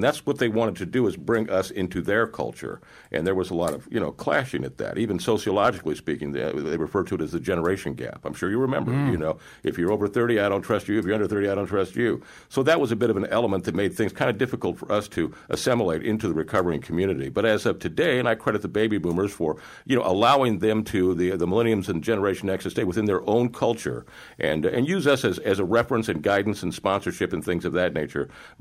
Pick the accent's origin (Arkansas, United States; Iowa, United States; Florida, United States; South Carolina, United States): South Carolina, United States; Charleston; I'm from Charleston, South Carolina, actually. That's home for me. And it's just a beautiful place.